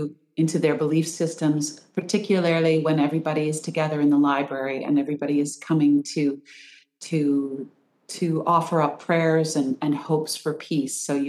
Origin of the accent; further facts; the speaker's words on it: Canada; I am Canadian, yes.